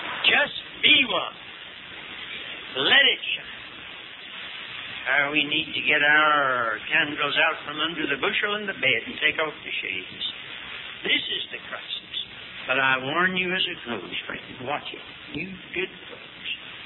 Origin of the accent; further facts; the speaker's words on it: Hickory, North Carolina, United States; There's a lady supposed to be here tonight in Hickory, North Carolina. … from Hickory. That's my hometown.